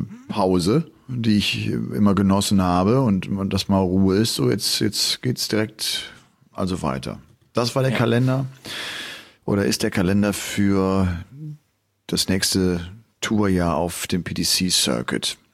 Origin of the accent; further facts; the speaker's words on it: Cologne, North Rhine-Westphalia, Germany; Ich komme ja aus Köln, ne?